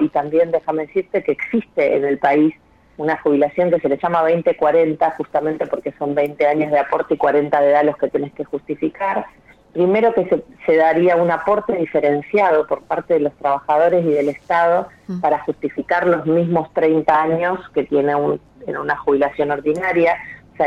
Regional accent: Rosario, Santa Fe, Argentina; now in Buenos Aires, Argentina; soy rosarina pero vivo en Buenos Aires

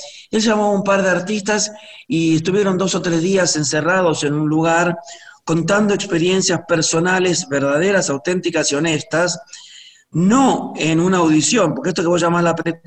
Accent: Argentina; nosotros como argentinos y tangueros

